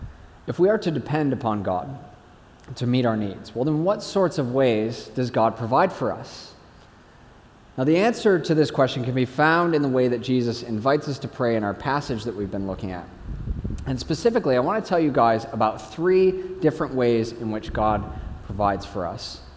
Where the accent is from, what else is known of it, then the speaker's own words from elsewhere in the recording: United States; accent: American; now in New Zealand; Now, you may have noticed from my accent that I'm from America.